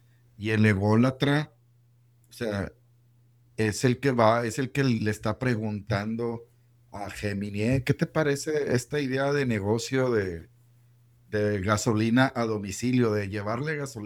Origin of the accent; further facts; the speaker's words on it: Monterrey, Nuevo León, Mexico; Yo soy de Monterrey.